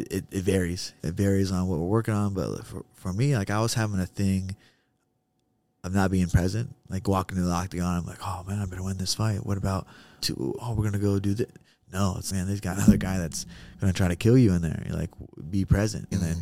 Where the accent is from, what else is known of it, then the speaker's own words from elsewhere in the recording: Ohio, United States; Man, I'm a kid from Ohio that had a dream.